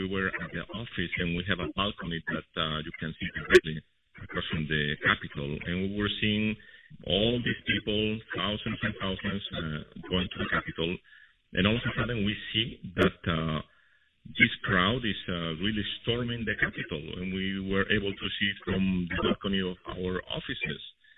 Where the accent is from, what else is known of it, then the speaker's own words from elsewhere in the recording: Spain; I'm originally from Spain.